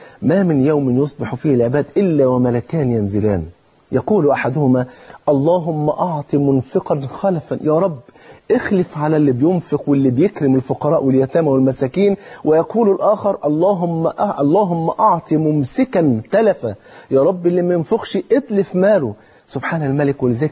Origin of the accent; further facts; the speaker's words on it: Egypt; اللي هو المثل المصري اللي معروف عندنا في مصر